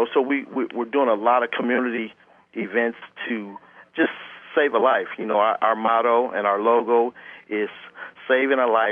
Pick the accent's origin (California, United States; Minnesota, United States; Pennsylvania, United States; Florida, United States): California, United States; Los Angeles; Growing up in South Central, you know, just like a lot of the kids that are fatherless